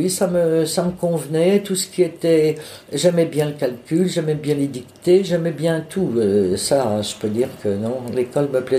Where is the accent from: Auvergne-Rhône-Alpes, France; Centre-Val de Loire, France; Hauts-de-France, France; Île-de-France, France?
Centre-Val de Loire, France; Bourges; also born or lived in Charleville-Mézières; Je suis née à Mézières-Charleville, dans les Ardennes. Mais je n'y ai pas vécu parce que quand j'ai eu 3 ans, mes parents ont déménagé, sont venus s'installer dans le Berry. Ils sont venus à Bourges.